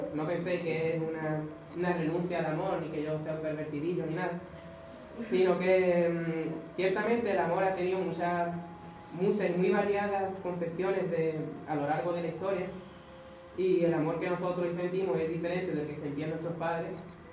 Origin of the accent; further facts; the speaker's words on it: Andalusia, Spain; accent: Andalusian; tengo un acento muy andaluz. Yo pienso en andaluz, pero claro, tengo en cuenta que estoy escribiendo en castellano